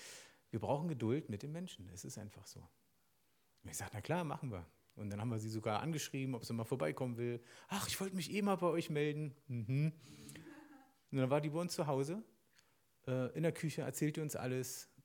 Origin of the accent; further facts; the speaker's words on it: East Germany, Germany; als Ossi und dann auch noch, oh, 2 Mauern in deinem Leben sind gefallen.